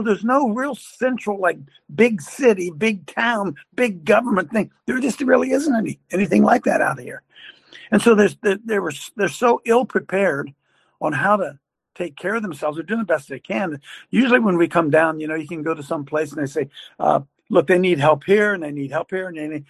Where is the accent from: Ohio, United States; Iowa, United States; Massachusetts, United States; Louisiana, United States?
Ohio, United States; this is the first time in my home state really I've had the opportunity to do that.